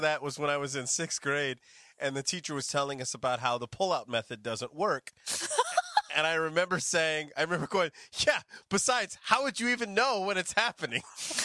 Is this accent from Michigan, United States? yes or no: no; Modesto, California, United States; That's still there in Modesto, California, my hometown.